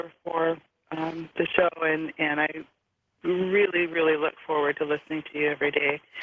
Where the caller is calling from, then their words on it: Everson, Washington, United States; I'm calling from Everson, Washington.